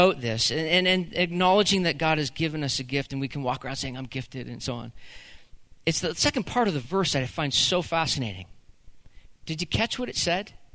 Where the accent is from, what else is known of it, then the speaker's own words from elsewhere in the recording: Canada; we're Canadian and we're humble